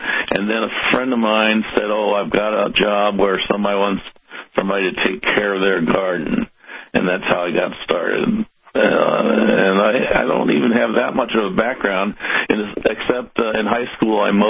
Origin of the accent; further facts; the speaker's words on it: Missouri, United States; Where I grew up in Missouri, we had a half an acre lawn, and that was a small lawn.